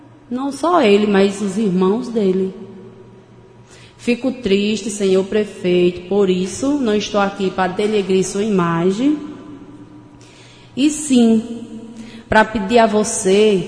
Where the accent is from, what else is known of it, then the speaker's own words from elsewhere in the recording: Cachoeira, Brazil; Porque o pessoal de Cachoeira me conhece muito bem, sou de Cachoeira